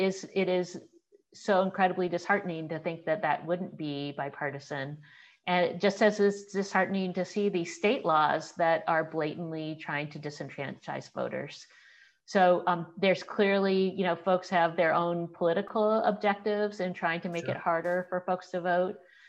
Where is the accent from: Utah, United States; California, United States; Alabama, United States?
Alabama, United States; Selma; born there; But I was born in Selma, Alabama.